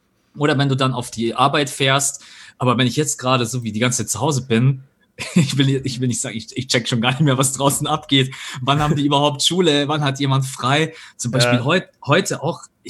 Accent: Bavaria, Germany; Bei uns in Bayern heißt es Faschingsferien

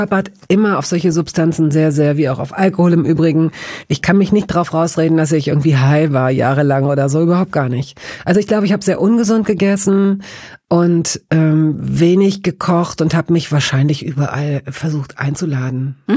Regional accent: Hanover, Lower Saxony, Germany; ich komme aus Hannover

